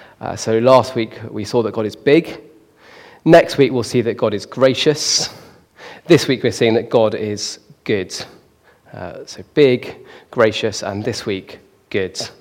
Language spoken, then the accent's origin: English; United Kingdom; and we're British, so we never give someone 1 or 2.